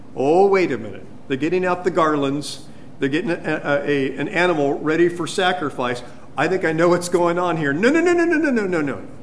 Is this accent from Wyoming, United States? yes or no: no; California, United States; the church that I was growing up in California